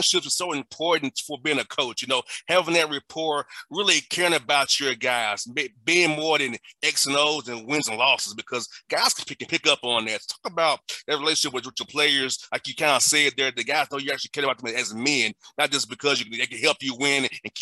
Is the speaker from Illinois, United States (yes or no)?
no; Atlanta, Georgia, United States; You know, I was a kid from Atlanta.